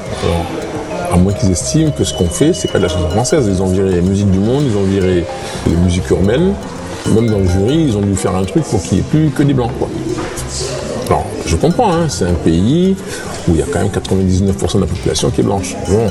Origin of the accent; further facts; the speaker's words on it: France; Mais comme on est français, on devrait trouver.